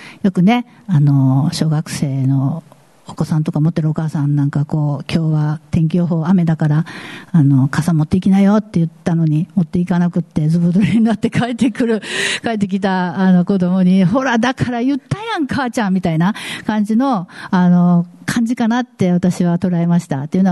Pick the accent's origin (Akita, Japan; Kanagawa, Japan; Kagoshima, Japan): Kagoshima, Japan; Tanegashima; accent: Tanegashima dialect; 私なんか種ヶ島の出身なんでね、種ヶ島弁だと